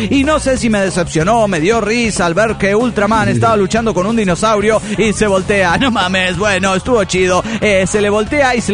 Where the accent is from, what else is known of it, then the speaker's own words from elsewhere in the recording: Chetumal, Quintana Roo, Mexico; de Chetumal, Quintana Roo.